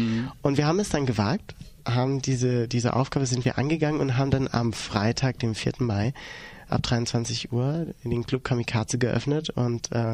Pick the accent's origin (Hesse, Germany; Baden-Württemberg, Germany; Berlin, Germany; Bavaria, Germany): Baden-Württemberg, Germany; Da darf ich dir aber Folgendes verraten. Ich bin auch ein Schwabe.